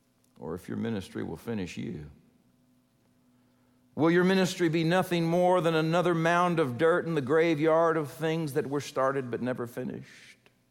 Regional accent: Texas, United States; Now, if you hang out with people from Georgia, and I'm from Texas, but you hang out from people with Georgia, you learn all kinds of things.

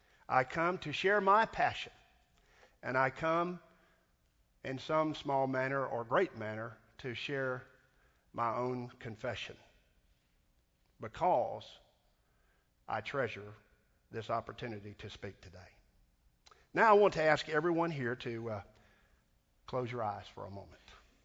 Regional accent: Arkansas, United States; Well, you know, I'm from Arkansas, and we've had kind of a bad time lately with Alabama and some of these folks.

